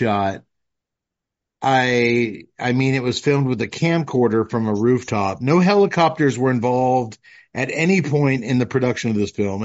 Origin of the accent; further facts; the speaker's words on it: Texas, United States; Well, Tut, for me, it was, we grew up in Texas, home of the Texas Chainsaw Massacre